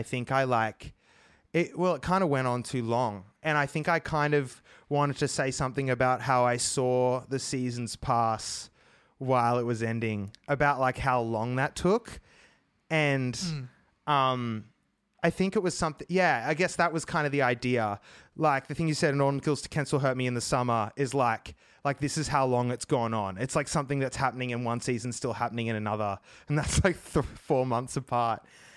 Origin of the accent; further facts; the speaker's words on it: Queensland, Australia; And I grew up in Queensland, and in summer in Queensland, it's like this relaxed, happy environment a lot of the time.